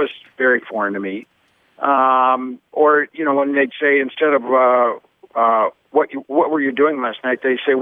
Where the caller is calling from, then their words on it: Dubuque, Iowa, United States; I'm calling from Dubuque, Iowa. That's located along the Mississippi River, right where Iowa, Wisconsin, and Illinois come together.